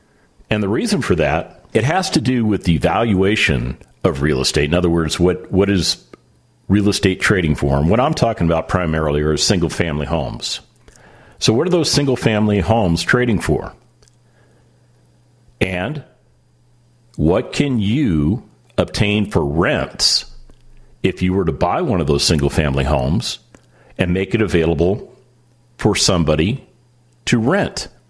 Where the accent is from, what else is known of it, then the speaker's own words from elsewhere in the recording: California, United States; also born or lived in Nevada; I wasn't born there. I was born in Nevada, but I spent the majority of my life in California. So I got to know the state.